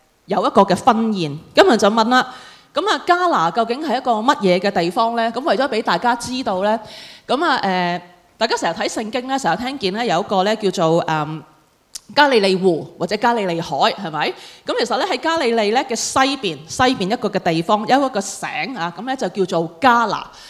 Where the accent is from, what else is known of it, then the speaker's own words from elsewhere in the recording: China; 猶太人跟我們中國人很相似的